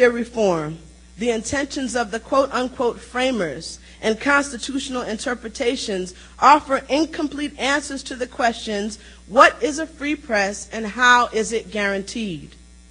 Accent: New York, United States; born there; I was born in New York into a childhood marked by the language of super predators and welfare moms 31 years ago.

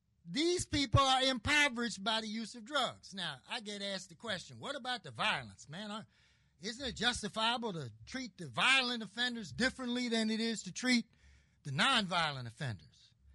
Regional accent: Baltimore, Maryland, United States; The National Association of Institutions and Alternatives did a study of Baltimore, my hometown

